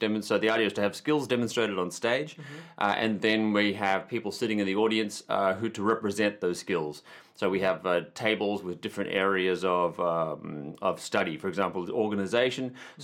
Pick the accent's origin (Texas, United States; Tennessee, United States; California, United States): California, United States; Oroville; When you're growing up in Oroville, you see very much the small world.